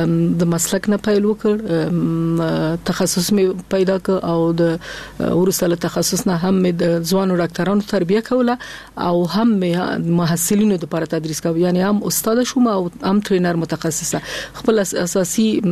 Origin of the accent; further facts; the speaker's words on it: Kabul, Afghanistan; also born or lived in Nangarhar; اصل زه د ننګرهار د ولایت یم اما زیږیدلی په کابل کې یم